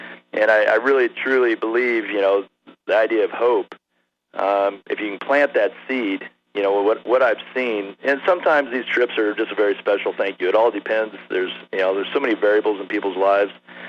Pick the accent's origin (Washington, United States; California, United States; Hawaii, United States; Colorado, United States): Washington, United States; moved away; Originally from Eastern Washington, and then my father and I, we got some land up here in Montana about 17 years ago